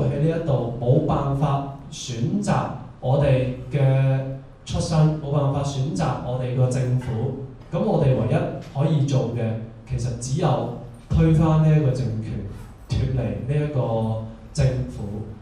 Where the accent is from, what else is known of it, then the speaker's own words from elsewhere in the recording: Hong Kong; 可以保障到我们香港人的生活方式